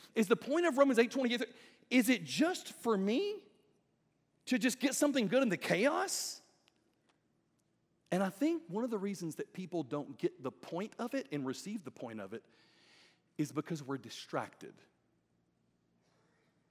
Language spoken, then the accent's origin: English; Alabama, United States; I'm from Alabama. Nobody in Alabama puts 37 words in one sentence.